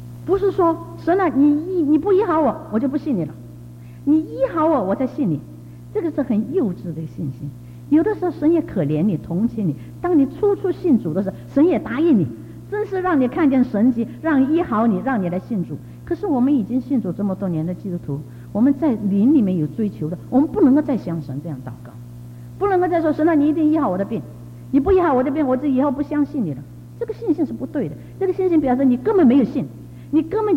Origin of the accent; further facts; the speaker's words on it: China; 我们中国人很会认命啊，特别是中国的女人